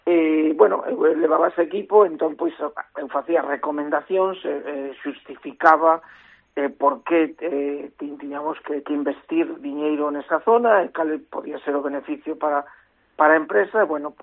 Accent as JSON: {"language": "Galician", "region": "Galicia", "country": "Spain", "moved": "yes", "said": "eu tamén creía que lle debía un pouco iso a Galicia e a miña lingua, que, bueno, levo moitos anos fora, e perdón, se o meu galego non é tan bo como a xente que ainda está por aí"}